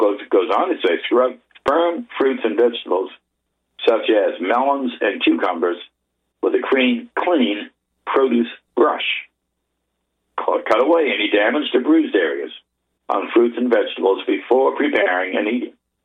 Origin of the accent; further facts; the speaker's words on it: Maryland, United States; They include my home state of Maryland and a number of others.